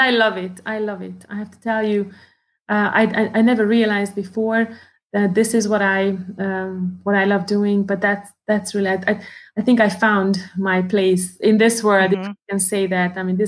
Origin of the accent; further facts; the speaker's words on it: Hungary; English is a second language; also born or lived in Târgu Mureș, Romania; So I am a Hungarian. I don't have any Romanian blood in my vein. I'm Hungarian, but I was born in Marosvásárhely, or Târgu Mureș in its Romanian name. That's where my parents lived, and we lived there. We lived in Transylvania until I was 8 years old. In 1983 was when we moved back to the motherland, to Hungary